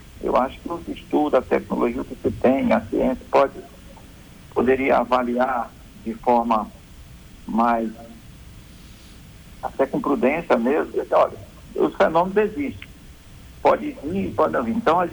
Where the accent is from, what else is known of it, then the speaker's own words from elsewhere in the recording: Itamarati, Amazonas, Brazil; Eu sou amazonense, tá? Eu sou de Itamaraty, olha só, sou do Vale do Iguaçuá, no município de Itamaraty.